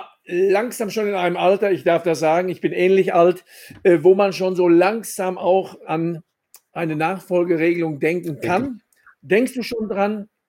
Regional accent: North Rhine-Westphalia, Germany; Das sagt mir als Sauerländer jetzt ganz so wenig.

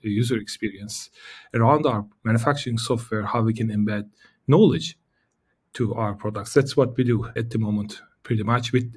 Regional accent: Istanbul, Turkey; English is a second language; also born or lived in Canada; now in Sweden; Originally, I am from Turkey and I've been around the globe a little bit. So I lived in Canada, now in Sweden. I was born in Istanbul, so I traveled a bit.

